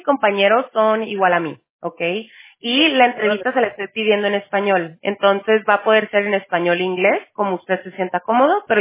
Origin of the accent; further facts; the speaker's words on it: Tijuana, Baja California, Mexico; now in California, United States; Soy de Tijuana, originaria de Tijuana, viviendo en California.